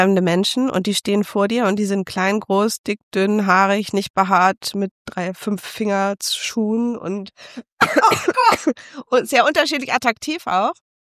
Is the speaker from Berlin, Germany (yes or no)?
yes; Berlin, Germany; Und ich komme aus Zehlendorf, aus einem sehr ordentlichen Bereich von Berlin, ganz anders als ich jetzt wohne.